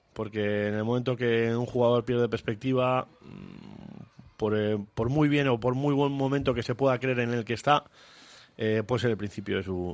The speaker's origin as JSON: {"language": "Spanish", "town": "Bilbao", "region": "Basque Country", "country": "Spain", "tie": "born there", "said": "Y soy nacido en Vizcaya, en Bilbao, y de euskera, cero"}